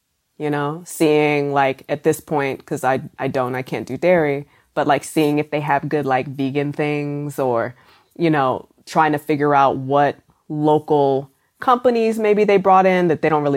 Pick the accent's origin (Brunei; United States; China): United States; Maryland; I'm from Maryland.